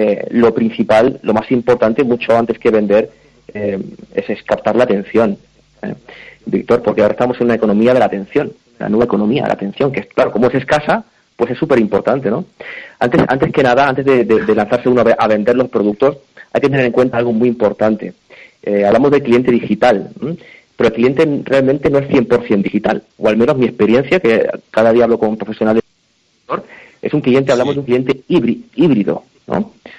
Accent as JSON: {"language": "Spanish", "region": "Canary Islands", "country": "Spain", "moved": "as an adult", "lives_now": "Barcelona, Spain", "said": "Son muchos años aquí en Cataluña, 23 años. Yo soy de Canarias, salí con 19 años de Canarias, directo a Barcelona a estudiar"}